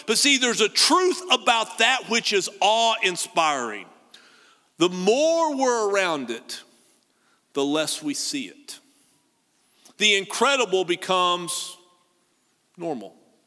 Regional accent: Texas, United States; You got to realize I grew up in the Texas Panhandle on the High Plains, which, by the way, makes Abilene look like a rainforest.

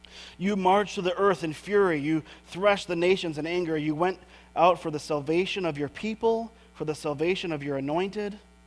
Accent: Lake Michigan area, United States; I grew up around Lake Michigan, as many of you did.

